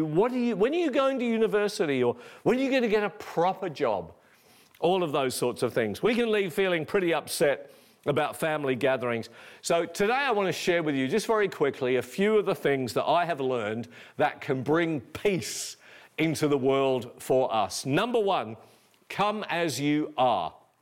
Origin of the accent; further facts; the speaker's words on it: Perth, Western Australia, Australia; And, you know, I'm from Perth in Western Australia. All my family live over there.